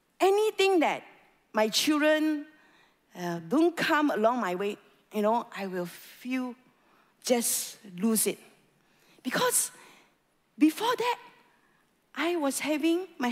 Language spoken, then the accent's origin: English; Malaysia; I am a Malaysian, I'm going to try to read the Hebrew words to you